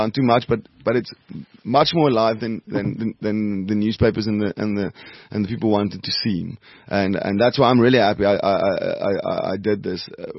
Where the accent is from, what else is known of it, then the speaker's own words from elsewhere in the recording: South Africa; I'm a massive, massive, massive fan of South Africa, and I love South Africa, and I'm South African.